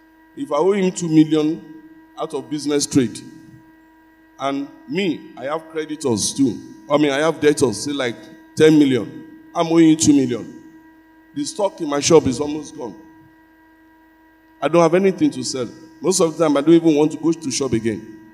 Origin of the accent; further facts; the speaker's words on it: Shomolu, Lagos, Nigeria; I was born in Shomolu, educated in Shomolu, lived all my life in Shomolu. You understand? I grew up in the market, Alade market, because my mother was a Yaoloja.